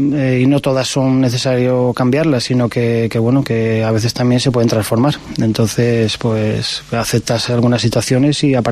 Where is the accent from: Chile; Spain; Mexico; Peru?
Spain; Castile and León; Y mi pueblo, bueno, es un pueblo... pequeñito de la cuenca minera